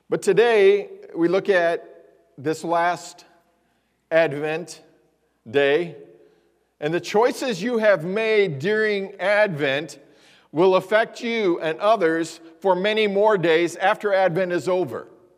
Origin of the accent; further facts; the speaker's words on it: Brazil, Indiana, United States; You know, people, where are you from? Brazil. Really? You come here from South America? I've been asked that before. Because it is so small. Well, it's kind of like between Terre Haute and Indianapolis.